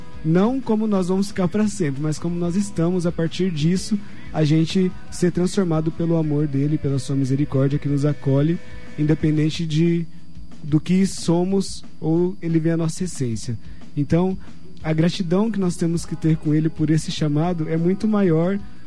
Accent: Rio Brilhante, Mato Grosso do Sul, Brazil; also born or lived in Dourados; Eu sou douradense. Mas assim, eu me considero mais rio-brilhantense porque eu vim aqui pra nascer mesmo. Só nascer

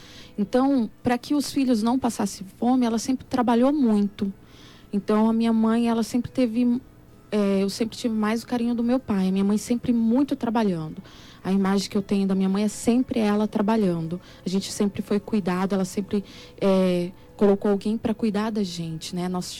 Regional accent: Dourados, Mato Grosso do Sul, Brazil; eu sou natural aqui de Dourados mesmo, nasci aqui. 36 anos vivendo nessa terra maravilhosa. E meu marido também, somos filhos da terra.

